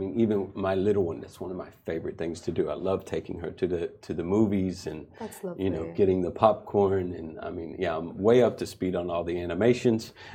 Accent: Texas, United States; Yeah, I'm from Texas originally, so Southern hospitality runs through the veins, and my mother taught me well on that aspect.

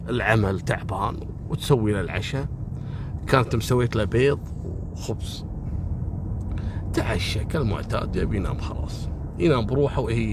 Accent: Kuwait; في منهم لاعب عندنا في الكويت

